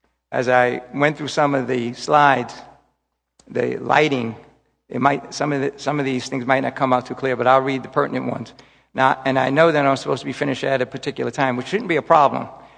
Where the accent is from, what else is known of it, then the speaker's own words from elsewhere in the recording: New York, United States; I'm from New York, so I'll either talk twice as fast or I'll go through the material very quickly.